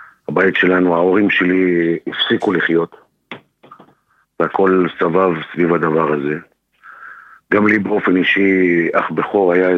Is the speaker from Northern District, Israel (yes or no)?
yes; Kiryat Shmona, Northern District, Israel; אני זוכר שכל דפיקה בדלת אצלנו בקריית שמונה, הייתה מלווה בזה שכולם, כל האחים בורחים לכיוון החלון